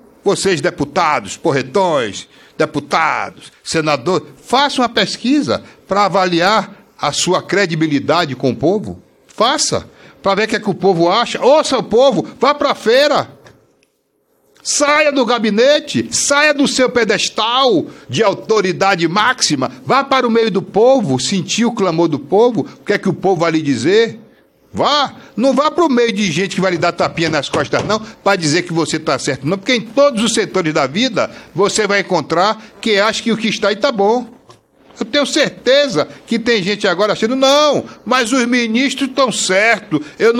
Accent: Salvador, Bahia, Brazil; Eu já fiz esse recomeço quando eu vim de Salvador para cá, em busca de tranquilidade, em busca de paz.

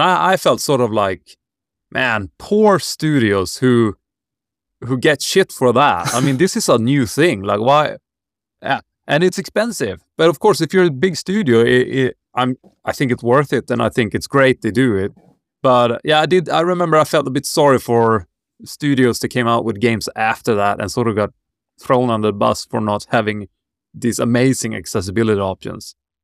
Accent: Sweden; English is a second language; growing up in Sweden, you always have subtitles on.

